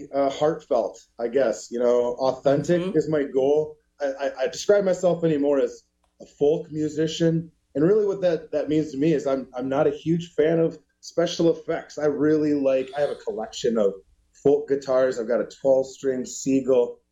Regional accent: Madison, Wisconsin, United States; But I miss Madison. I definitely miss my hometown. I was there for over a decade, and I really love Madison.

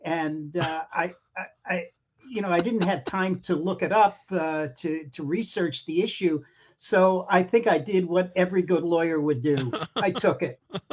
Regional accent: Worcester, Massachusetts, United States; I'm from Worcester.

